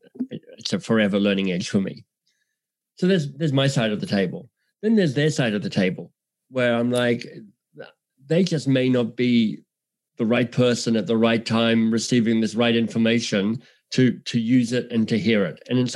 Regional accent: Australia; accent: Australian; now in Canada; You know, my Australian accent in Canada gets, or my Australian sense of humor gets confusing for people.

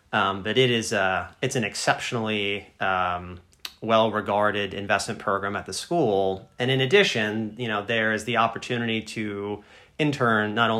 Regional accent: East Coast, United States; I grew up on the East Coast. And, so it's difficult to, say no to the nostalgia.

